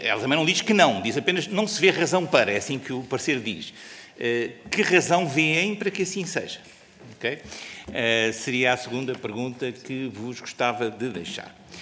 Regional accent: Coimbra, Portugal; sobretudo na minha terra, em Coimbra

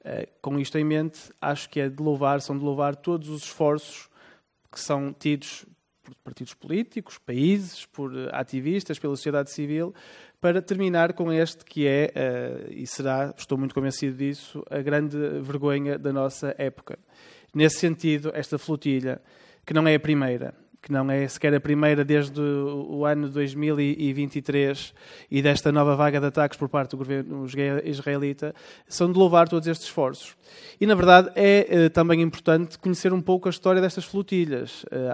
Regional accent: Portugal; é particularmente grave para nós enquanto portugueses

